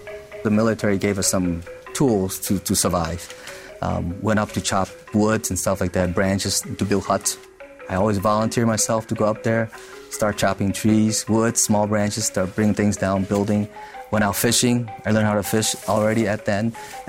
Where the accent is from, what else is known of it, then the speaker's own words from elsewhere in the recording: Vietnam; I've never had an apple growing up in Vietnam.